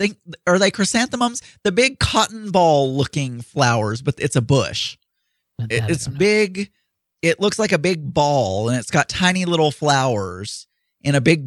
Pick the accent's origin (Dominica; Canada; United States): United States; I suck at planning a Filipino birthday party because I'm an American and I know how Americans do it.